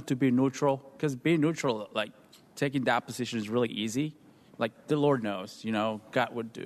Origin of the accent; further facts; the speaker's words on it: Colombia; now in United States; I'm an immigrant from Colombia, South America, and I see a lot of things going on here